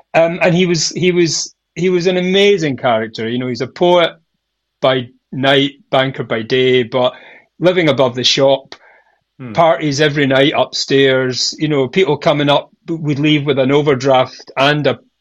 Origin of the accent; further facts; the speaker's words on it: Mull, Scotland, United Kingdom; as a kid growing up in Mull